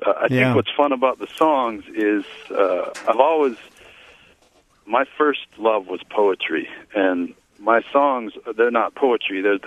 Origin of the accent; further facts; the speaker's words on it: Wisconsin, United States; We're from Wisconsin, and in Wisconsin we say forward.